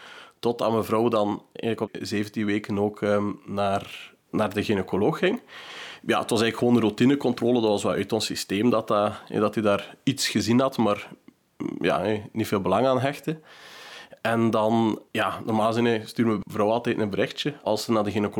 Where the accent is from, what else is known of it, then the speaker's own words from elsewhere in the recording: De Haan, Flanders, Belgium; now in Germany; ik ben van De Haan oorspronkelijk, maar ik woon in Duitsland, zo rond het drielandenpunt met Nederland ook, want mijn vrouw die is Duitse.